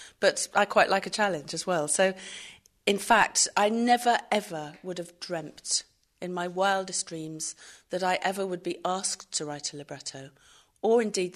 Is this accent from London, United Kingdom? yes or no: yes; London, United Kingdom; I grew up in London, and music surrounded me all the time.